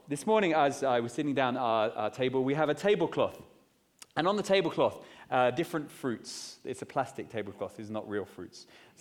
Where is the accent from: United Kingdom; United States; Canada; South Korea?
United Kingdom; Maybe, and being British, we're terrible at celebrating, actually.